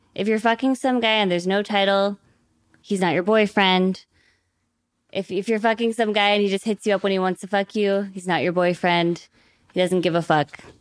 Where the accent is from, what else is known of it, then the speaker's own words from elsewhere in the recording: Pittsburgh, Pennsylvania, United States; So I grew up here. I grew up in Pittsburgh, but I spent my summers in Peru because that's where my dad lived.